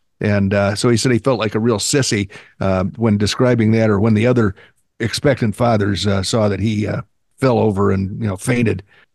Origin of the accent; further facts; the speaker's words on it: Oklahoma City, Oklahoma, United States; born there; I only know a little bit about what was going on around the time I was born in Oklahoma City back in the prior millennium.